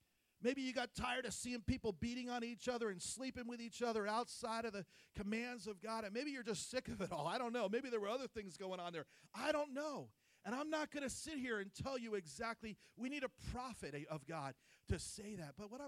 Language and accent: English; New Jersey, United States; New Jersey is where I'm from. How many of you know I'm from New Jersey? How many can tell I'm from New Jersey, okay, by my obnoxious personality?